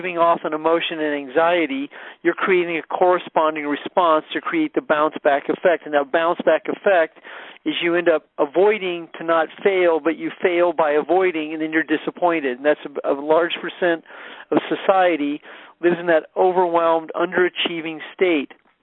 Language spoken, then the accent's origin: English; Kansas City, Missouri, United States; So anyone that wants to come to my hometown, one of my hometowns, that is a fabulous event. Kansas City is a beautiful, large metropolitan city.